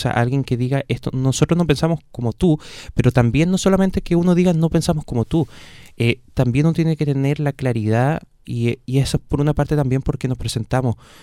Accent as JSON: {"language": "Spanish", "town": "Frutillar", "region": "Los Lagos", "country": "Chile", "said": "Yo soy de Frutillar"}